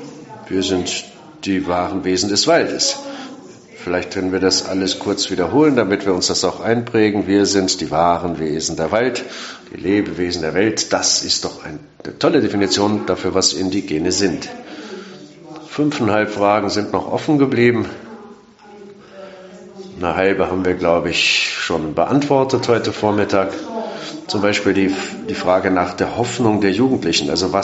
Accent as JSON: {"language": "German", "region": "Rio de Janeiro", "country": "Brazil", "second_language": "German", "moved": "as an adult", "lives_now": "Germany", "said": "bin Brasilianerin aus Rio de Janeiro. Teil aus meiner Familie stammt aus Minas, ein anderer aus Bahia."}